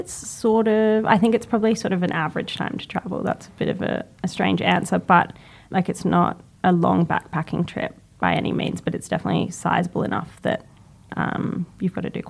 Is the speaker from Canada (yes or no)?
no; Sydney, New South Wales, Australia; now in Melbourne, Australia; I've lived in Melbourne for about 8 years now, and I grew up in Sydney, and I've done a bit of travel.